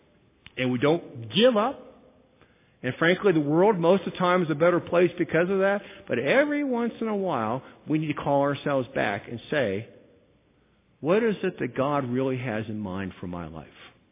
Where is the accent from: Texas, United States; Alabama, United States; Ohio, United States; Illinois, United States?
Illinois, United States; I grew up in Illinois. Illinois, you haven't seen a blizzard.